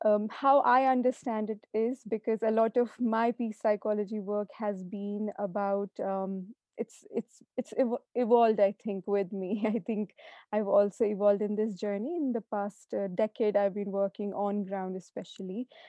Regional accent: Jammu and Kashmir, India; because I came from Kashmir. I saw a lot of pain and conflict around me.

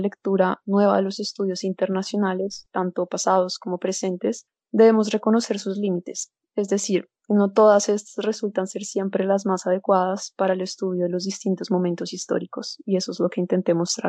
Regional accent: Colombia; moved away as an adult; now in Italy; yo crecí en Colombia, pero toda mi formación profesional la he realizado en Italia y es donde actualmente resido.

